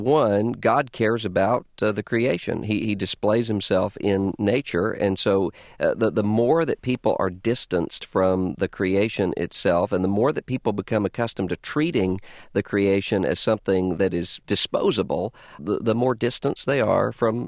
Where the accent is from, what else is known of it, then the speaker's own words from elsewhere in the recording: Biloxi, Mississippi, United States; I'm from Biloxi, Mississippi, which is right now threatened by this oil catastrophe.